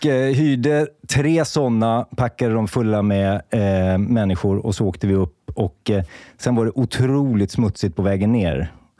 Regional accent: Märsta, Stockholm County, Sweden; jag är uppvuxen i Märsta som ligger vägg i vägg.

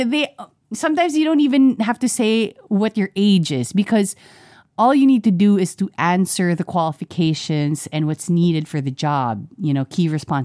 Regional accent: Philippines; I'm from the Philippines.

